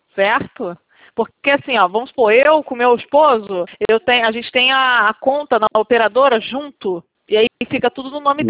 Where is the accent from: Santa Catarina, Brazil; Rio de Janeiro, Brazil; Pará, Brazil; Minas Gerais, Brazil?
Rio de Janeiro, Brazil; Sou do Rio de Janeiro.